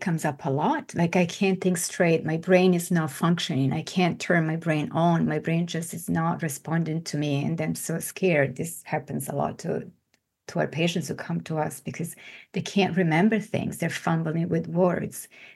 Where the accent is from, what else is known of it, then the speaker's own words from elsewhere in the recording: Italy; because I grew up in Italy, everybody was smoking, and so I did too.